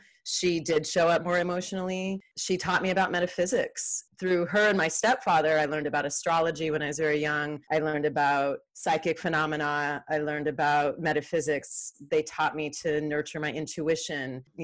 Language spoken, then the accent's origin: English; California, United States; also born or lived in Georgia / Maine; I mean, I was born in California. California is definitely home for me. We would leave California and come back.